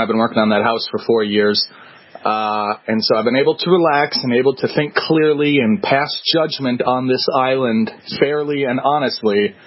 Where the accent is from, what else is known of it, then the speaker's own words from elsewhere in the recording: Fargo, North Dakota, United States; now in Japan; North Dakota. That's Fargo, North Dakota.